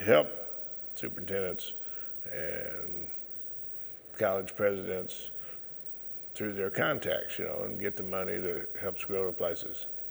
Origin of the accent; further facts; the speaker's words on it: Metropolis, Illinois, United States; I grew up in Metropolis, Illinois.